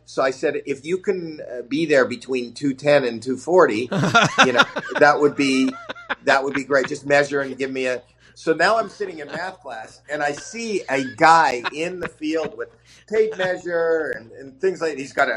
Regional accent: Toronto, Ontario, Canada; I grew up in Toronto

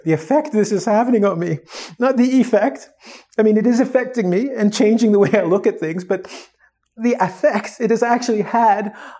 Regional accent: England, United Kingdom; born there; Most Canadians and English, because I was born in England, been to America, just English-speaking people make this mistake incredibly.

